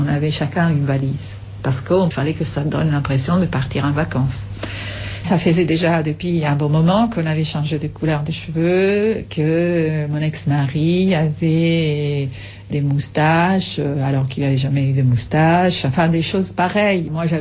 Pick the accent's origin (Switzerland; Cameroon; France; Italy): Italy; French is a second language; Je l'ai perdue quand je suis partie d'Italie.